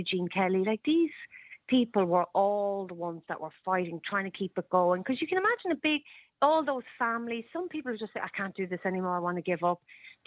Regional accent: Drogheda, Leinster, Ireland; I grew up in Drogheda

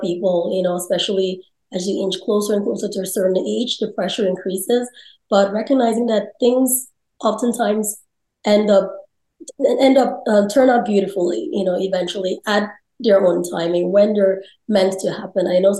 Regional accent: Nigeria; now in United States; I'm originally from Nigeria. Before I immigrated to the US, we actually knew each other in Nigeria when I was younger, before I moved here.

